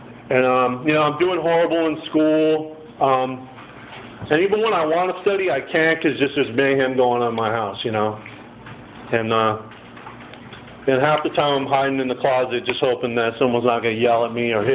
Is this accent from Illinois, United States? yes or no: no; Santa Barbara, California, United States; I grew up in Santa Barbara. It's not the Santa Barbara that it is now. It's a lot different now than it was then. It wasn't so uppity or bourgeois like it is now. Back then, you know, there were like wood houses and blue-collar families there